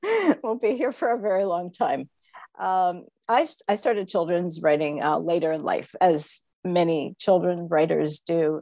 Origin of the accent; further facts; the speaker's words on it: Toronto, Ontario, Canada; And born and raised in Toronto, grew up in Toronto